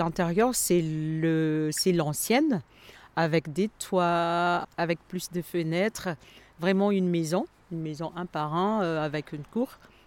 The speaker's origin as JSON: {"language": "French", "country": "Madagascar", "said": "Dans la culture où je viens de Madagascar, pour nous, les formes des maisons, il y a une signification par rapport à l'énergie de l'environnement."}